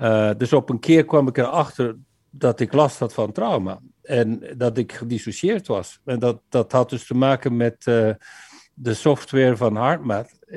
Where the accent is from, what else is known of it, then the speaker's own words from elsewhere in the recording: Flanders, Belgium; now in California, United States; Ik ben geboren in België, ik ben Vlaming. Ik woon sinds 1995 in Californië.